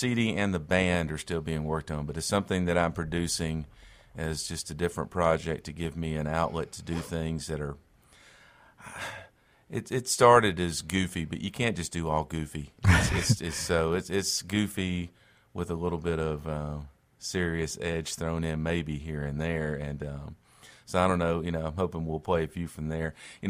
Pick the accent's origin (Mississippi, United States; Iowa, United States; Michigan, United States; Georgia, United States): Mississippi, United States; Canton; I am from Canton, Mississippi, born there in the 60s and raised there, went off to college, went off to Nashville for several years, got married, had a child, you know, moved back like several other people